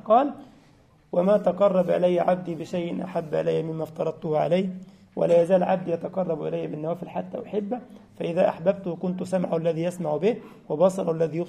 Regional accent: Egypt; عارفين فرعون ده جسمانه موجود عندنا في مصر

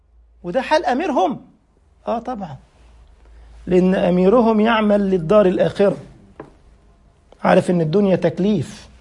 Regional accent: Egypt; أنا بروح مثلا عندنا في مصر بالليل كده

